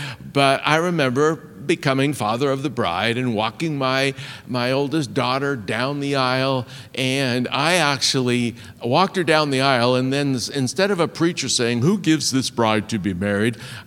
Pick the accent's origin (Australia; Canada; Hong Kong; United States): Canada; Vancouver, British Columbia; I was raised in Vancouver, born in Vancouver, raised in Vancouver. I'm the second oldest of 11.